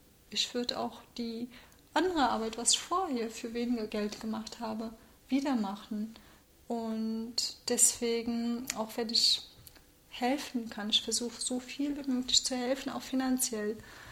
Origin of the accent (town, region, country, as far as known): Germany; born or raised there; also born or lived in Turkey